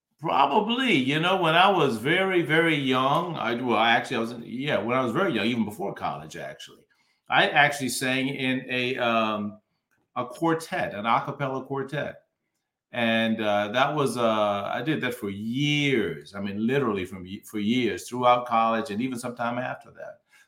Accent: Virginia, United States; also born or lived in Washington, D.C. area; now in Roswell, United States; I'm actually from Virginia. So I spent a lot of my life in Virginia. Most of my adult life was in Washington, D.C. area, the DMV, we call it, D.C., Maryland, and Virginia.

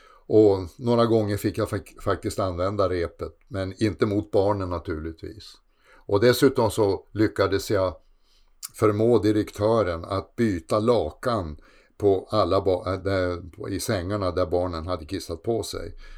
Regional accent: Sweden; Tidigare var det för att jag var viking, och nu är det för att jag är svensk socialist, eller kommer från ett land som i hans ögon är socialistiskt.

